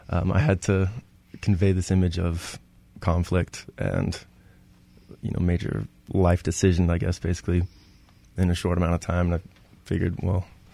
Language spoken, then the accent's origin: English; Washington, United States; I guess I grew up in Washington, and I always contribute a lot of, like, where my music came from to grunge, actually.